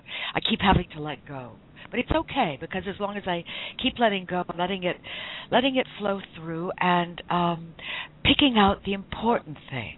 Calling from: Brooklyn, New York, United States; I'm calling from Brooklyn, New York.

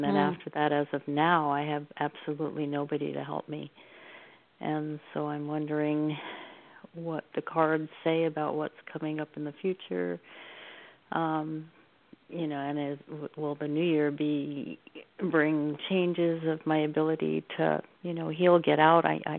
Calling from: Oregon, United States; I'm calling from Oregon.

